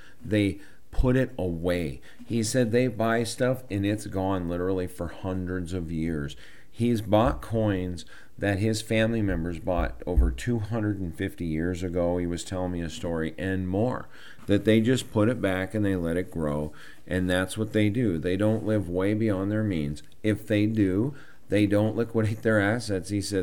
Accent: Montana, United States; I come from Montana.

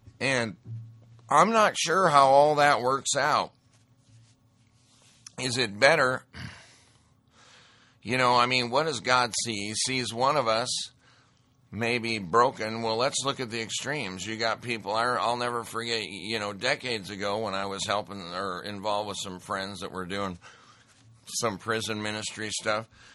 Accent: Montana, United States; I grew up in Montana. We have saline seep.

